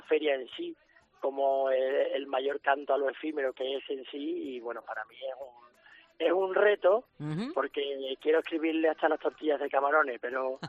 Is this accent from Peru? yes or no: no; Seville, Andalusia, Spain; yo como sevillano